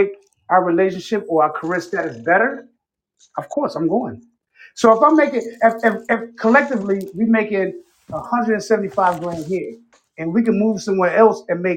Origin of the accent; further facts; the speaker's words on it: Chicago, Illinois, United States; now in Maryland, United States; So I've moved. I'm from Chicago. So mm-hmm. I'm in Maryland. I've lived in a lot of places outside of Chicago